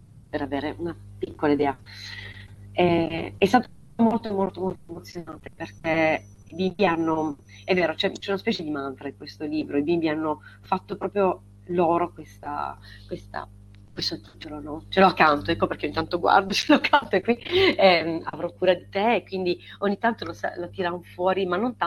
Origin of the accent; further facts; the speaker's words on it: Apulia, Italy; mentre facevo su e giù dalla mia terra, dalla Puglia